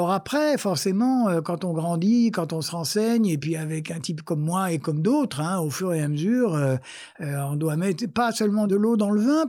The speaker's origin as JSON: {"language": "French", "town": "Offenburg", "region": "Baden-Württemberg", "country": "Germany", "tie": "born there", "second_language": "French", "said": "Donc moi je suis né à Offenbourg qui, comme vous savez, non seulement était la ville de garnison de … mais était en plus dans la zone française"}